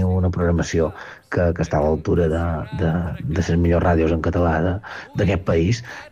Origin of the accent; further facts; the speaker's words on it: Bunyola, Balearic Islands, Spain; som de Bunyola i vaig néixer dia 26 d'abril de 1985.